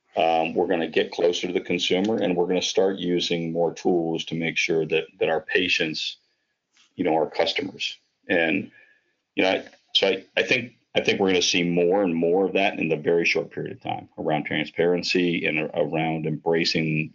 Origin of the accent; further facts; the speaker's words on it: Columbus, Ohio, United States; you know, I'm from Columbus, Ohio, and I see it today